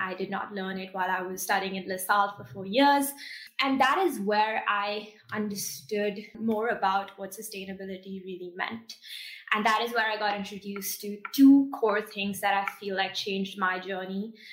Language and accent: English; New Delhi, Delhi, India; now in Singapore; I am the founder of Sui, and I also like to call myself a slow fashion advocate. I am born and brought up in New Delhi, India, but currently based in Singapore